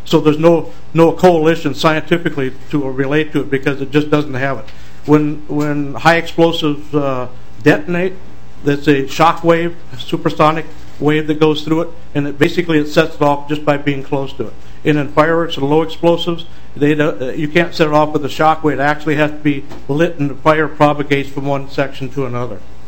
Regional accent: Minnesota, United States; I'm from Minnesota here.

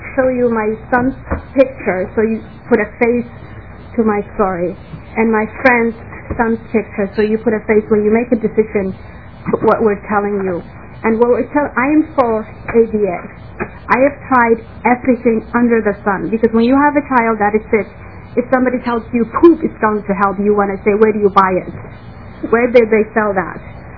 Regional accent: Somalia; now in United States; I'm originally from Somalia

